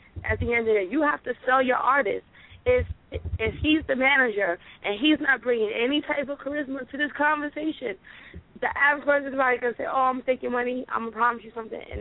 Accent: New York City, New York, United States; I'm just keeping it 100. I'm from New York City.

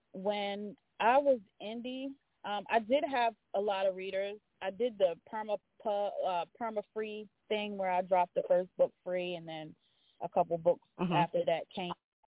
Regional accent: Salisbury, Maryland, United States; So I hail from Salisbury, Maryland. It's a little town on the eastern shore of Maryland by Ocean City. Growing up, it was always kind of boring, so I read a lot.

